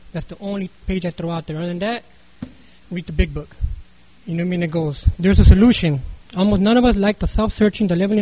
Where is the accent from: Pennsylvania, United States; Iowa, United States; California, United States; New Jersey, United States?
California, United States; El Centro; I was raised in El Centro.